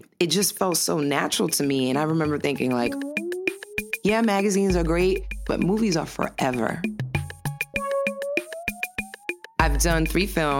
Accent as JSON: {"language": "English", "town": "New York City", "region": "New York", "country": "United States", "tie": "born or raised there", "said": "I grew up in New York City. My first neighborhood was Chelsea Projects. Very, very Latino family at home, listening to a lot of salsa"}